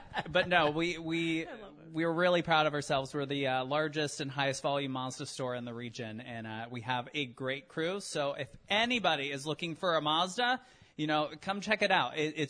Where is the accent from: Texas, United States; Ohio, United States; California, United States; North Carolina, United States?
Ohio, United States; Toronto; I grew up in Toronto, Ohio, which yes, there is a Toronto, Ohio for everyone like looking at me. It's fine. It's really a McDonald's and a Rite Aid.